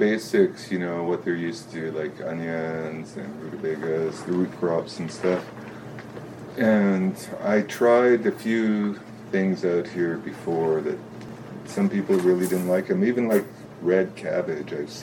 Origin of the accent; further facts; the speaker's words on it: Kitimat, British Columbia, Canada; also born or lived in Hazelton; I was born in Hazleton. I moved to Kitimat with my parents when we were less than a year old. I lived there most of my life, worked at the smelter there for 28 years